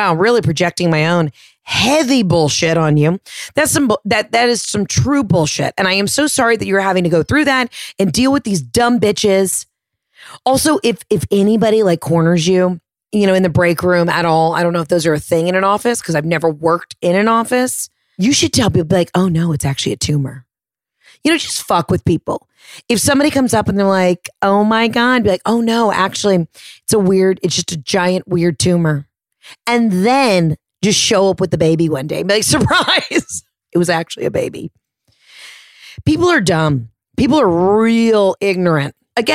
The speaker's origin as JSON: {"language": "English", "town": "Atlanta", "region": "Georgia", "country": "United States", "said": "I'm from Atlanta and I'm scraping by. Atlanta opportunity."}